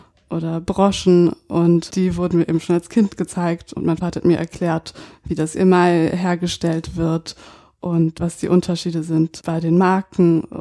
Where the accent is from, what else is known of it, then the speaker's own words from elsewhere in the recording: London, United Kingdom; Und wir haben damals in London gelebt, wo ich aufgewachsen bin.